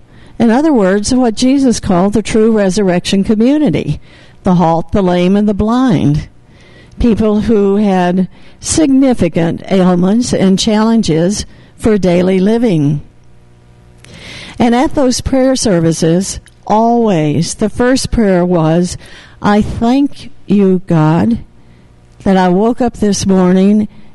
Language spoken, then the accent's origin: English; Tennessee, United States; So, as Bob knows, I grew up in East Tennessee, and all of my young life was part of a Protestant church there